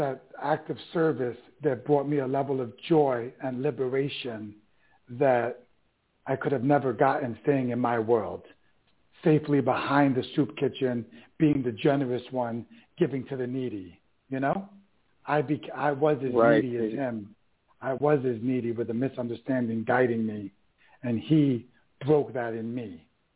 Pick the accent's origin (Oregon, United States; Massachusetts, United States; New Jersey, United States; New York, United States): New York, United States; Bronx; You know, I grew up in the Bronx, New York, in the 70s, 80s.